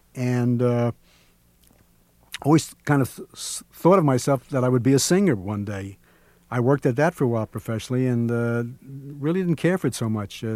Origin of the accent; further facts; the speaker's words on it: New York City, New York, United States; I'm from the Apple, New York. I grew up a combination of places there, Long Island, the Bronx, Manhattan.